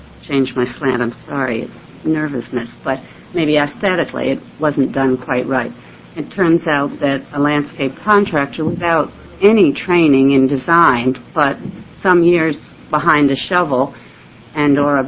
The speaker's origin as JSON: {"language": "English", "town": "Portland", "region": "Oregon", "country": "United States", "said": "I'm from the Portland area"}